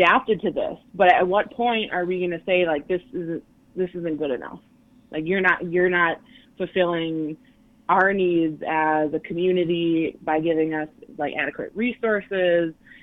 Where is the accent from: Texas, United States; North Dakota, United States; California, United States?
North Dakota, United States; Turtle Mountain; if I'm talking to another native person and I say I'm from Turtle Mountain, I don't usually say Turtle Mountain Band of Chippewa.